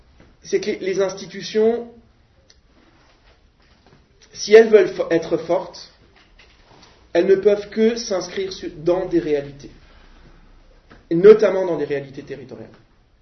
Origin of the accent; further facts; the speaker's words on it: Grand Est, France; Parce que, franchement, moi je suis alsacien